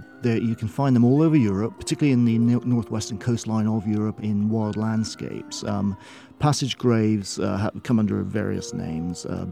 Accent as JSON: {"language": "English", "country": "United Kingdom", "lives_now": "France", "said": "I'm a British person. I'm part of Great Britain, but I live in Brittany."}